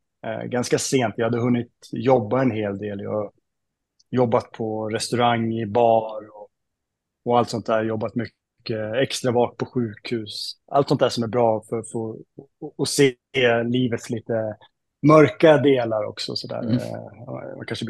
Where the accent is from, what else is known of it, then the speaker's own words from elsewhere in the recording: Gävle, Gävleborg County, Sweden; född och uppväxt i Gävle.